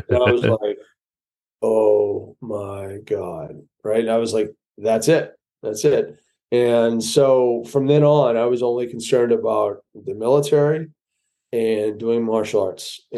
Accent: Portsmouth, New Hampshire, United States; I grew up, I was born up in Portsmouth, New Hampshire. My father was in the Air Force.

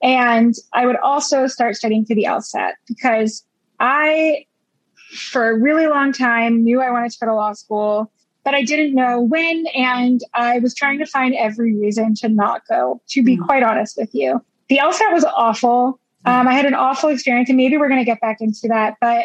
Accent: Florida, United States; So I'm actually originally from Florida. I went to Florida State University. I went there for undergrad.

